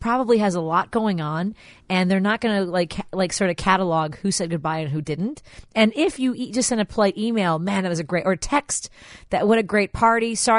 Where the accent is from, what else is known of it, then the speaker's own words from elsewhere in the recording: Ireland; I'm Irish. Let's stay for as long as it